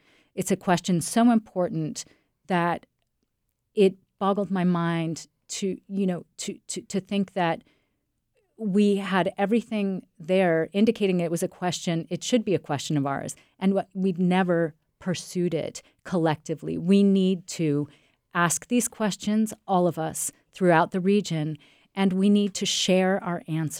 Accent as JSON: {"language": "English", "region": "Massachusetts", "country": "United States", "tie": "born or raised there", "said": "I had a very brutal encounter with history in my hometown on Cape Cod."}